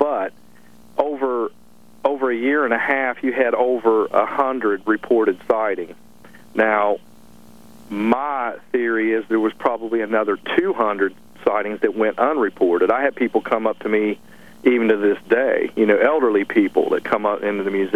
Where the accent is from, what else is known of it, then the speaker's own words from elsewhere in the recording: Point Pleasant, West Virginia, United States; I was born and raised in Point Pleasant, you know, and grew up there and spend a lot of time there even now.